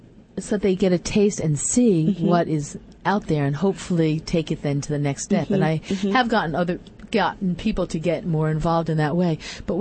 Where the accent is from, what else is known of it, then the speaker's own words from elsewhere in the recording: New York, United States; I grew up on Long Island, completely the opposite, where there was affluence all around me